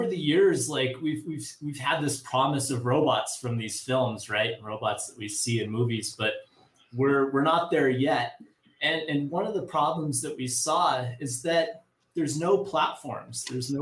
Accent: New Mexico, United States; a flyer for this robotics competition that was going to be going on in a couple hours from where I grew up in New Mexico.

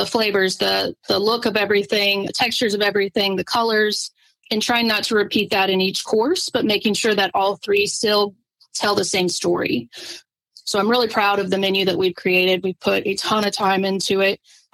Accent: North Carolina, United States; I'm originally from North Carolina. I didn't grow up with a lot of culture. I grew up on a dirt road in the mountains.

